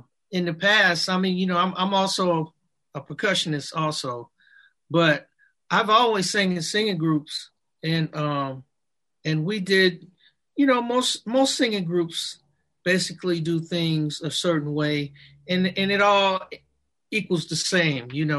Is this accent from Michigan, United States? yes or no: yes; Flint, Michigan, United States; I meant to tell you that I am from Flint, Michigan.